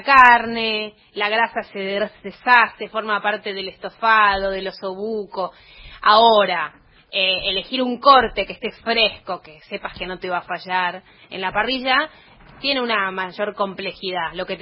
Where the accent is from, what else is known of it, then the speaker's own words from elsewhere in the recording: Pilar, Buenos Aires Province, Argentina; Yo soy de Pilar.